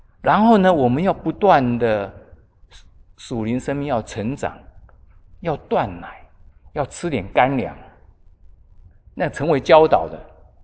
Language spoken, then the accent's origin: Chinese; China; 这个我们中国人有一句话，有的时候也是蛮苦读的哈。